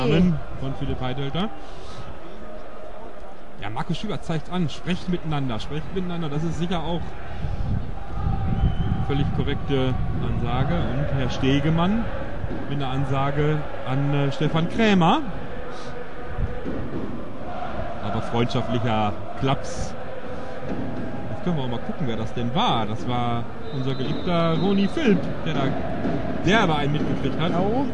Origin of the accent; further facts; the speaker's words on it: Bielefeld, North Rhine-Westphalia, Germany; Wir sind Bielefelder und sehen das naturgemäß mal jetzt einfach ein bisschen anders.